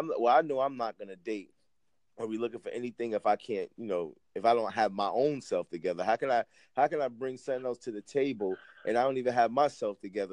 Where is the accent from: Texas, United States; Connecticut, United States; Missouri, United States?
Connecticut, United States; I'm from well, I'm from … I'm from Connecticut, Clean North